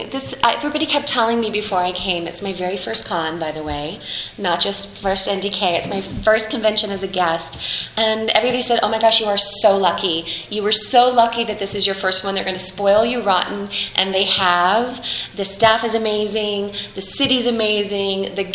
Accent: Florida, United States; now in Los Angeles, United States; I grew up in Florida. I'd only seen snow once in my life, so it was a no-brainer. So I moved to Los Angeles.

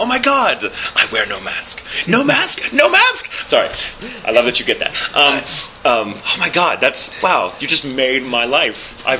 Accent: Texas, United States; accent: neutral; And though I am from Texas, I have a rather neutral accent.

